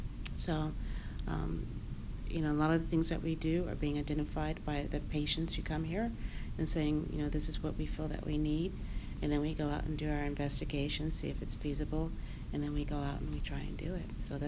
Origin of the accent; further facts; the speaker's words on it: Oakland, California, United States; also born or lived in El Cerrito; now in Vallejo, United States; I am from Oakland, California, and lived in Oakland, California, and when I was a kid, moved to El Cerrito, and I now live in Vallejo, California. So I am a Bay Area native.